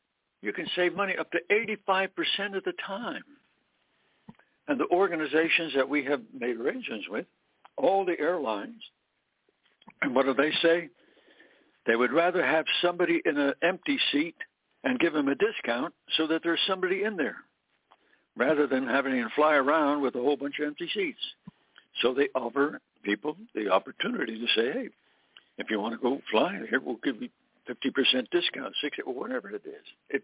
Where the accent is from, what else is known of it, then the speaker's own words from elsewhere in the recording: Scranton, Pennsylvania, United States; up at Mansfield University, just right by where I grew up in the Scranton, Pennsylvania area.